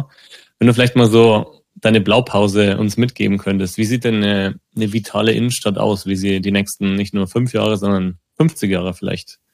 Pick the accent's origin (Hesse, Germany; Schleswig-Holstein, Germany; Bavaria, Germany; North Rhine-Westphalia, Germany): Bavaria, Germany; Roding; Ich komme aus dem Bayerischen Wald, aus einem kleinen Ort, Roding.